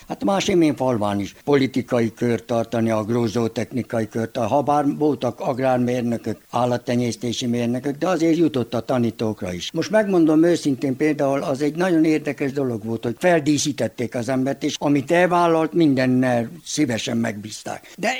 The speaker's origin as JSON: {"language": "Hungarian", "town": "Odorheiu Secuiesc", "region": "Harghita", "country": "Romania", "tie": "born or raised there", "said": "Diákkoromban úgy megszerettem Székelykeresztúrt, különben udvarhelyi vagyok. Oda érdekes módon nem kívánkoztam annyira, bár a gyerekkorom egy része ott telt"}